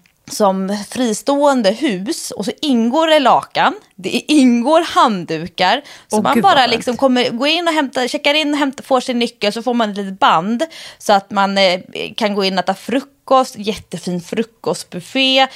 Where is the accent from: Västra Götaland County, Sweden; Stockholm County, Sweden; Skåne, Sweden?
Stockholm County, Sweden; Stockholm; som stockholmare som inte är van vid de här smala vattendragen